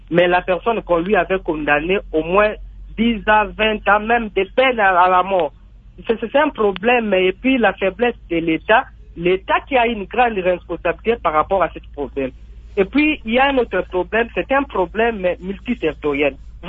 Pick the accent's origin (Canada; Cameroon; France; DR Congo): DR Congo; Tshuapa; now in Mbandaka, DR Congo; Moi, je suis originaire de la province de la Tchouapa, mais je vis actuellement en Mbandaka.